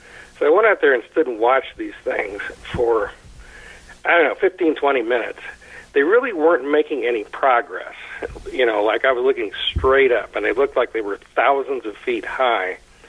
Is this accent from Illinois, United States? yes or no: yes; Paris, Illinois, United States; And it comes from my hometown in Paris, Illinois, which is in the middle of nowhere in central Illinois.